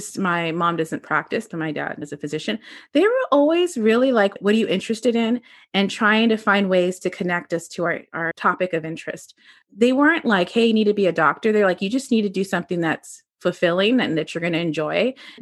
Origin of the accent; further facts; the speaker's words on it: Canada; born there; I was born in Canada. It's random because because my father's a physician and that was one of the places he was doing his training. So I was there for like a whole month after I was born.